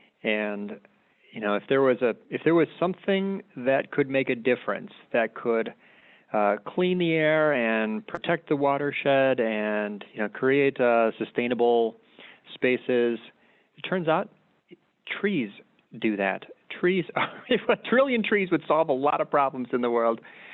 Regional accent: Illinois, United States; I grew up here in the Chicago suburbs. I've lived in the city for about 20 years.

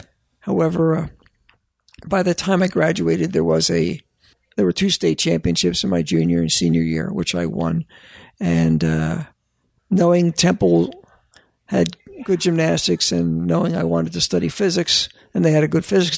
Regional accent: West Oak Lane, Pennsylvania, United States; I grew up in West Oak Lane, and every house had a lawn with a little ramp.

